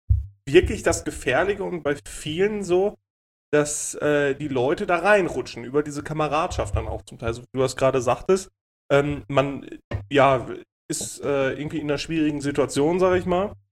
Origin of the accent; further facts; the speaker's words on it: Dortmund, North Rhine-Westphalia, Germany; ich bin Dortmunder, ich bin Dortmunder.